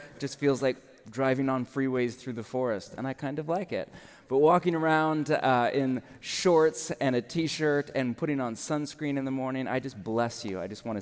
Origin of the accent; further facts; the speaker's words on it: California, United States; now in Portland, United States; I'm originally from California, but for many years have been in Portland, Oregon, up in the Pacific Northwest